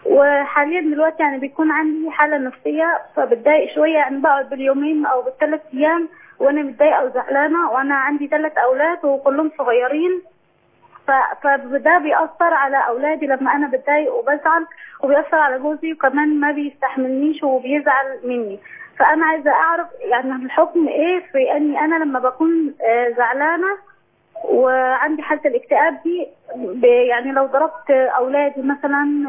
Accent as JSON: {"language": "Arabic", "region": "Upper Egypt", "country": "Egypt", "said": "انا اصلا من الصعيد"}